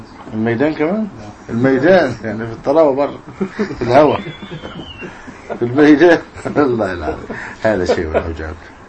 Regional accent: Egypt

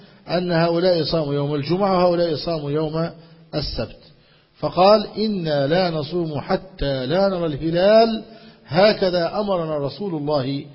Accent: Egypt; ويوم 2 عندنا في مصر كان يوم واحد عندهم

